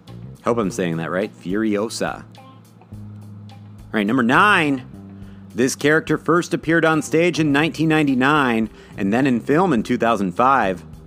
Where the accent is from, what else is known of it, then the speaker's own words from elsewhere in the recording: Midwest, United States; accent: Midwestern; okay, respect my Midwestern accent.